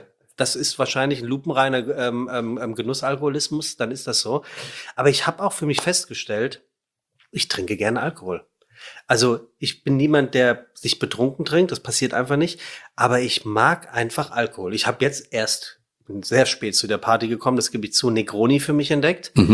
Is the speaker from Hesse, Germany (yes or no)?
yes; Frankfurt, Hesse, Germany; Ich bin ja Frankfurter.